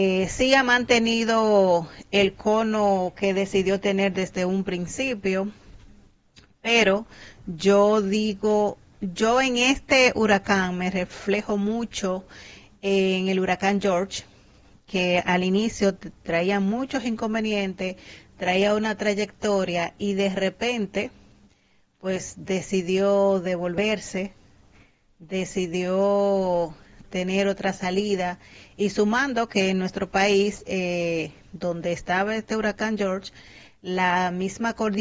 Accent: San José de Conuco, Hermanas Mirabal, Dominican Republic; agradecerle por siempre destacar que soy de Villas de los Almendros, San José de Conuco, Salcedo, de allá mismo.

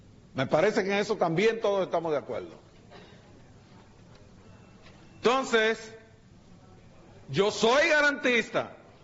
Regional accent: Dominican Republic; yo también, como dominicano

